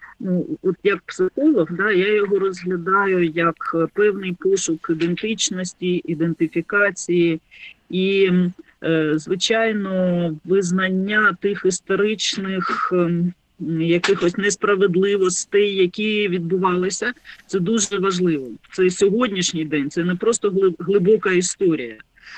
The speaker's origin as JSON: {"language": "Ukrainian", "region": "Donbas", "country": "Ukraine", "tie": "born or raised there", "said": "Я сама з Донбасу, я там закінчувала школу"}